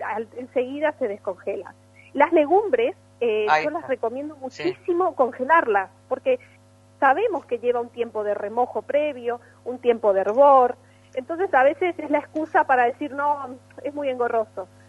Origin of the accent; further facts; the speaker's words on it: Misiones, Argentina; accent: Misiones; now in Valeria del Mar, Argentina; Yo vivo actualmente en Valeria del Mar, pero soy de Misiones, sí. Originaria de Misiones.